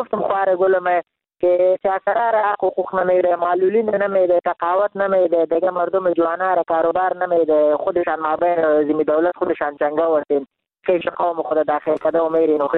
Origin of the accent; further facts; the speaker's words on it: Jalalabad, Nangarhar, Afghanistan; ما خودم افغان هستم، ننگرهار هستم، از خار شهر جلال‌آباد بهار.